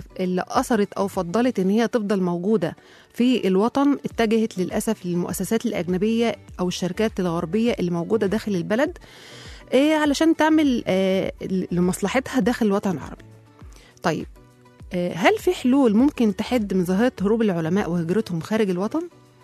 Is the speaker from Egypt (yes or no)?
yes; Egypt; ده مش موجود عندنا في مصر